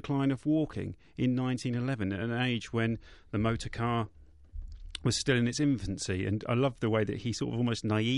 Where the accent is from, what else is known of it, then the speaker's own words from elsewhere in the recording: South East England, United Kingdom; I grew up country walking because I grew up near the Chilterns